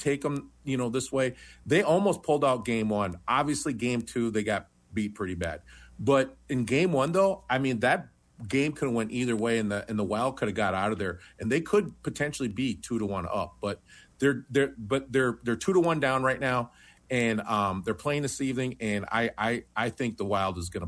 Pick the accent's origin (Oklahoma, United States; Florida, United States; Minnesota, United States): Minnesota, United States; Growing up in Minnesota, I unfortunately was raised a Vikings fan, raised a Minnesota Twins fan.